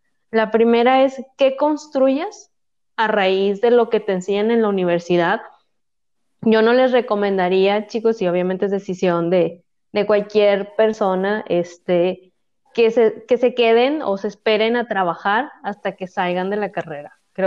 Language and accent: Spanish; northern Mexico, Mexico; ni se notó que somos norteñas